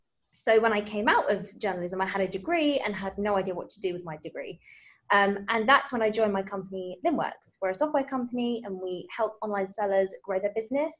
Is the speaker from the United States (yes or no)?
no; United Kingdom; Well, British, so I'm not drinking tea.